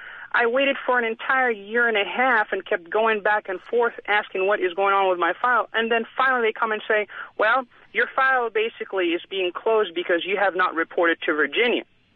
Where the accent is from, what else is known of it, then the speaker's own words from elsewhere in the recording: Sudan; now in United States; I'm originally from Sudan, and I moved to the United States.